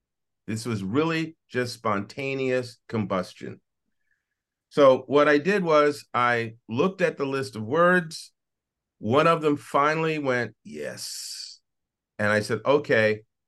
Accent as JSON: {"language": "English", "region": "North Carolina", "country": "United States", "tie": "born there", "lives_now": "New York City, United States", "said": "I was born in North Carolina, where my family is from, in a small little town on the southwest coast near the water."}